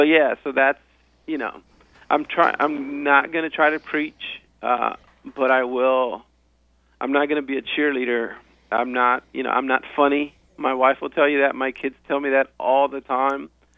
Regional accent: Compton, California, United States; born there; I was born in Compton.

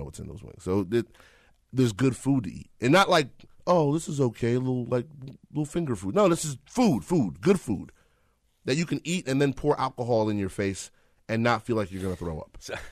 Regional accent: New York, United States; Yeah, I grew up in New York, but I came here for the summers.

